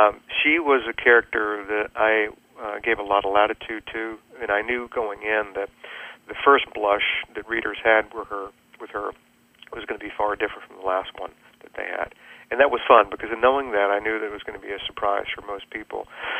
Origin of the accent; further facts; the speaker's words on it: Richmond, Virginia, United States; even though I grew up in Richmond, Virginia, there was actually, they had some slaughterhouses